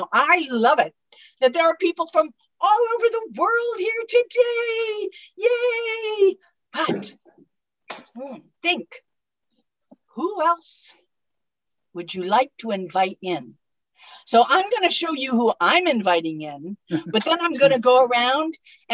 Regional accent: Maryland, United States; Hello, everyone. … from Maryland, USA, but I spell that MERRYLAND.

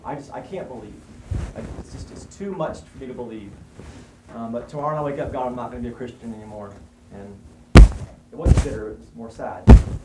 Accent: Waco, Texas, United States; also born or lived in Houston; Speaking of Missouri, I am from Texas. I was born in Houston, left there as fast as I could. Grew up in Waco, Texas. That's my home.

